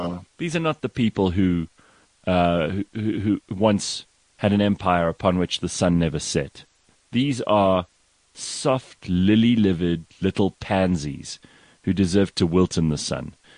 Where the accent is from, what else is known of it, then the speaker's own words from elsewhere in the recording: South Africa; I love being South African on this day at this time